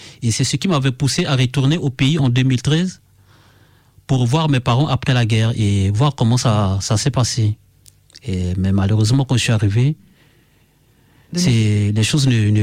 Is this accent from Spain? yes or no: no; Central African Republic; now in France; chez nous, en Centrafrique, les chrétiens sont des bantous.